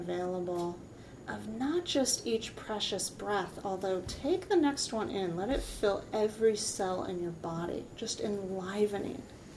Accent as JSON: {"language": "English", "country": "United States", "said": "That was me being an American woman tourist."}